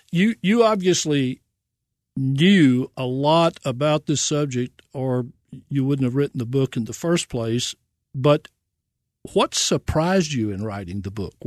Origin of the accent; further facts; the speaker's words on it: the South, United States; because I am a Southerner and on this radio show, I get questioned and laughed at how slowly I talk.